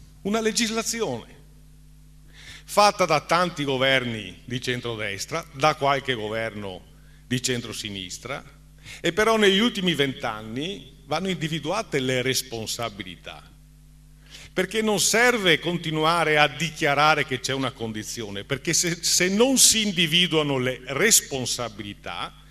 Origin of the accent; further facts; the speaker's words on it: Rome, Lazio, Italy; accent: Roman; Io sono Romano di Roma, come si sente dall'accento